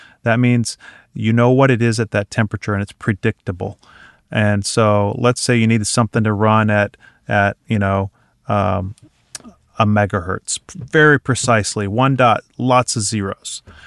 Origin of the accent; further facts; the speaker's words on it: Florida, United States; I'm from Florida. When it's cold, things feel like they're moving a little too slow.